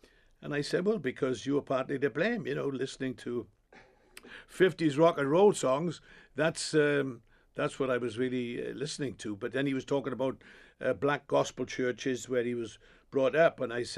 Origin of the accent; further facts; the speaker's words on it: Cardiff, Wales, United Kingdom; I'm from Cardiff or thereabouts.